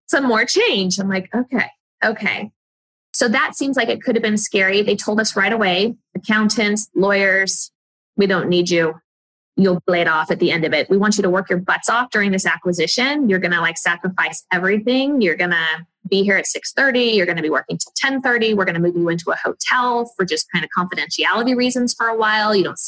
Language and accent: English; Las Vegas, Nevada, United States; I'm from Vegas. I'm crazy about my town.